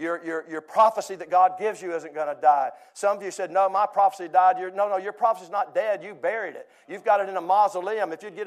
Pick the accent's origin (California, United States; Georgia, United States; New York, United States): Georgia, United States; Not like when I was growing up in South Georgia.